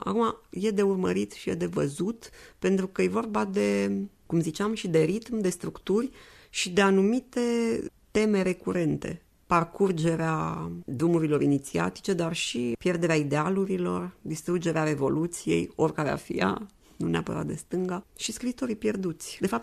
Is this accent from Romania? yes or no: yes; Transylvania, Romania; în care mă includ și eu, fiind Ardeal